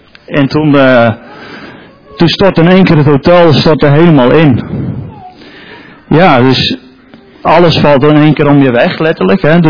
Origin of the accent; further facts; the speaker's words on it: Tollebeek, Flevoland, Netherlands; Ik ben opgegroeid in Tollebeek.